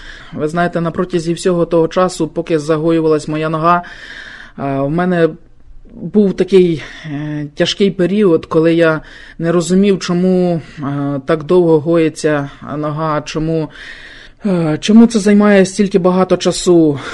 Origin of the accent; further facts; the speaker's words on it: Kyiv Oblast, Ukraine; Я сам з Київської області.